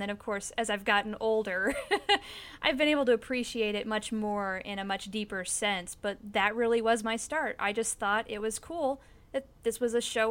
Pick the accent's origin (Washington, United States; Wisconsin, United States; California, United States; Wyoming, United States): Wyoming, United States; But I'm originally from Wyoming.